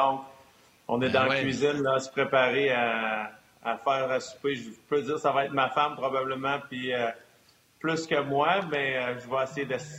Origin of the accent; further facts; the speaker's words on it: Quebec, Canada; Moi et ma femme, on est Québécois, donc la culture de Noël, la culture de la nouvelle année, nos habitudes francophones, si on veut, hein, c'est sûr que ça fait partie de nos racines